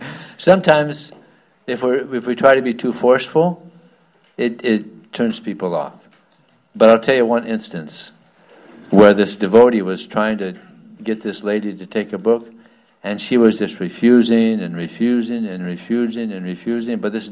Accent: Colombia; I'm from Colombia, so he took that.

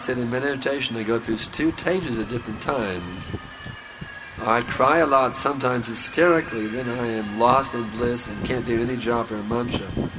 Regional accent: United States; I'm speaking in English because I grew up in America, and they didn't teach us Hindi over there.

